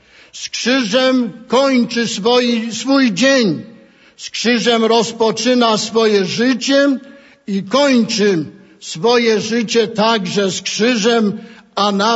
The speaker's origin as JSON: {"language": "Polish", "town": "Zakopane", "region": "Lesser Poland", "country": "Poland", "said": "U nas w Zakopanem, na Podhalu naszym"}